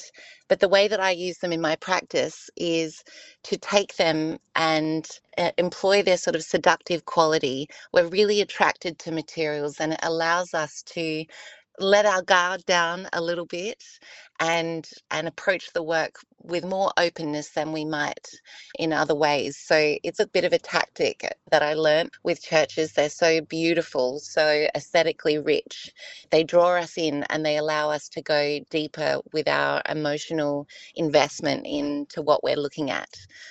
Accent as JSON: {"language": "English", "town": "Mount Gambier", "region": "South Australia", "country": "Australia", "tie": "born or raised there", "said": "the Riddoch Art Gallery in Mount Gambier, which is my hometown."}